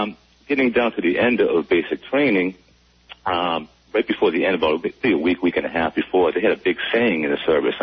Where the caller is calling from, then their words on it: East Boston, Massachusetts, United States; Hi, this is … I'm calling from East Boston, Massachusetts.